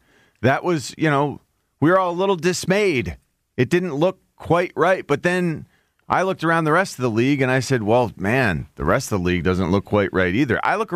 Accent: Mechanicsburg, Pennsylvania, United States; growing up in Mechanicsburg

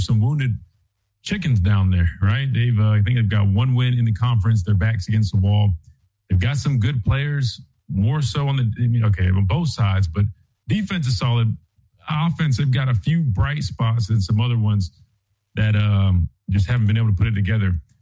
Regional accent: Columbia, South Carolina, United States; Alabama will travel to unranked South Carolina again in my hometown, right? Columbia, South Carolina, that is.

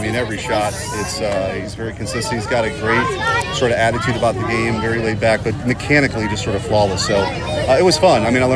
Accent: Bridgeton, Missouri, United States; I would have never imagined that as a kid growing up in Bridgeton, Missouri.

